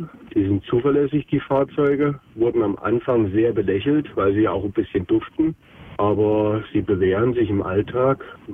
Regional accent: East Germany, Germany; Also ich bin ja selbst aus dem Osten

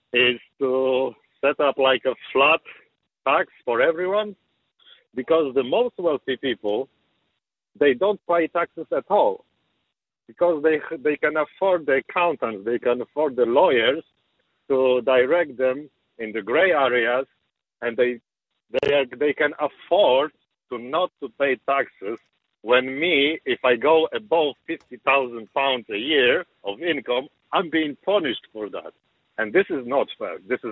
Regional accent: Poland; English is a second language; I'm from Poland and I remember that communism

